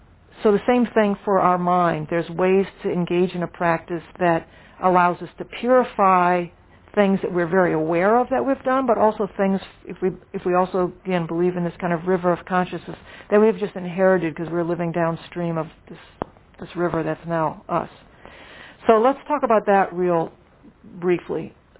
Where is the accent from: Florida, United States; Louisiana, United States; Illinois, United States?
Louisiana, United States; New Orleans; I'm from New Orleans.